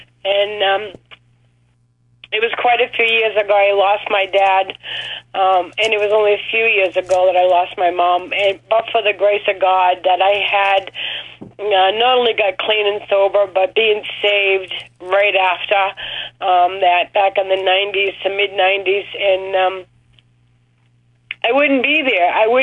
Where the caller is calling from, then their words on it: Rochester, New Hampshire, United States; from Rochester, New Hampshire.